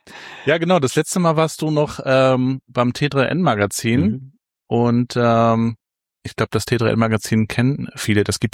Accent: Mecklenburg-Vorpommern, Germany; Wir sind ja auch beide aus Mecklenburg-Vorpommern

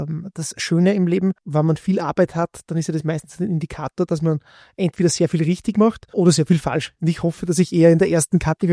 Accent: Bad Ischl, Upper Austria, Austria; mit der Handelsakademie meiner Heimatstadt in Bad Ischl anfangen

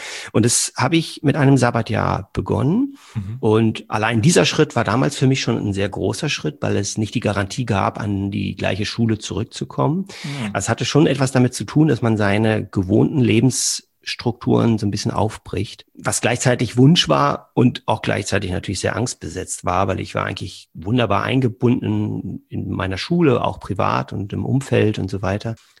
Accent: Berlin, Germany; born there; now in Cologne, Germany; Bin gebürtig aus Berlin und mache seit 7 Jahren Comedy tatsächlich. Bin auf der Bühne unterwegs, lebe jetzt in Köln

